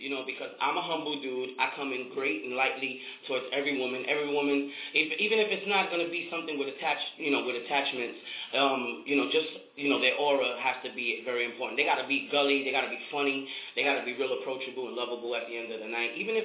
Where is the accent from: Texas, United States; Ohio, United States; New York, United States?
New York, United States; New York City; I'm from New York City. You know, there's a lot of things happening here, and I'm one that makes it happen.